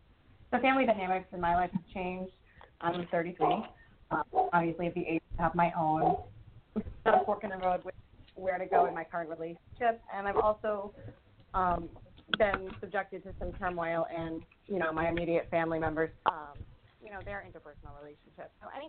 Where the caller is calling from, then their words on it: Rhode Island, United States; I'm calling from Rhode Island.